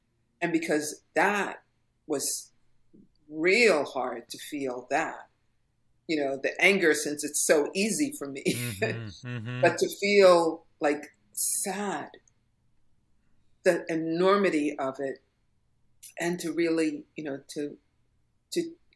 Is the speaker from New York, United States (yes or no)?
yes; Brooklyn, New York, United States; So anger is like, I was growing up in Brooklyn. What can I say?